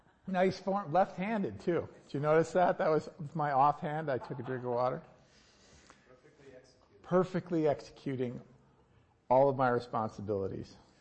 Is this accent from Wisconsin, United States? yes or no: yes; Wisconsin, United States; But I'm not from Buffalo. I'm from Wisconsin, so whatever.